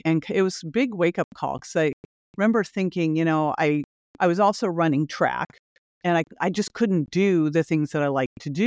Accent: California, United States; So I grew up outside of San Francisco. I went to a modeling agency in San Francisco

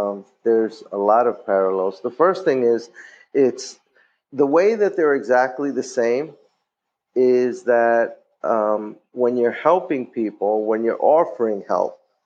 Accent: New York, United States; also born or lived in Philadelphia; I was born in New York. My parents are both from Puerto Rico, and I grew up in New York. Came to Philadelphia at around 1983, and then stayed until I finished school, went back to New York, and returned in 1989

